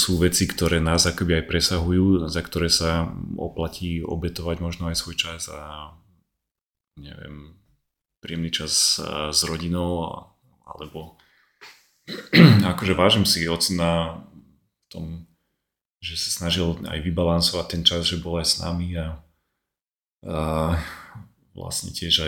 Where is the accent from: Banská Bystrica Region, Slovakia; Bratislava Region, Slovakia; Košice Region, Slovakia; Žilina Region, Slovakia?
Žilina Region, Slovakia; Liptovský Hrádok; ja pochádzam z Liptovského Hradku, z takého malého mestečka.